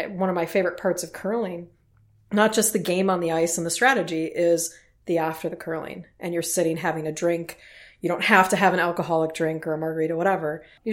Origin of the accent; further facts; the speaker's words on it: United States; It's realizing that even though I'm an American and you're from, you know, Germany or Switzerland or the UK, that we're all here on the same planet.